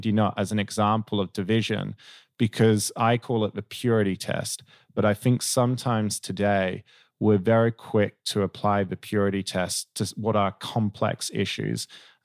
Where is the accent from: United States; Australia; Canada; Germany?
Australia; Perth, Western Australia; I grew up in Perth, Western Australia, most isolated city in the world, but it's also a great place to live, many opportunities.